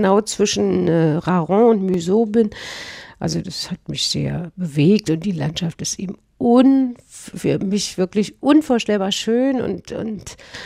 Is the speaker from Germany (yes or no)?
yes; Berlin, Germany; moved away as an adult; now in Strasbourg, France; obwohl ich ja in Straßburg wohne und nicht so weit von der Schweiz entfernt bin. Aber ich stamme ja aus Berlin und da war und habe sozusagen das erste Drittel meines Lebens in Berlin verbracht.